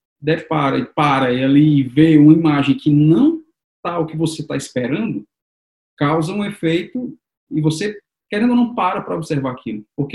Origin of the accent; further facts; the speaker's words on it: Ceará, Brazil; born there; now in São Paulo, Brazil; São Paulo e onde eu nasci, Ceará.